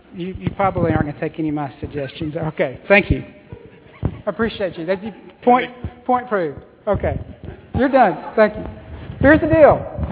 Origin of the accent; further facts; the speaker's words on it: Arkansas, United States; well, first of all, I'm from Arkansas